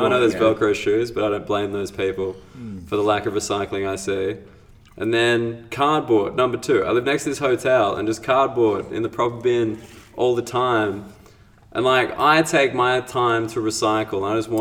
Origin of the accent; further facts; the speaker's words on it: Sydney, New South Wales, Australia; I'm from Sydney.